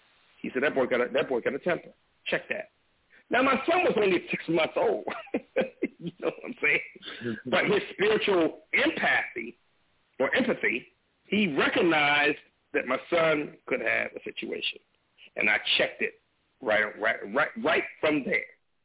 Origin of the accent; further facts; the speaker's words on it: Compton, California, United States; I grew up in the 1980s, okay? I grew up in Compton, California.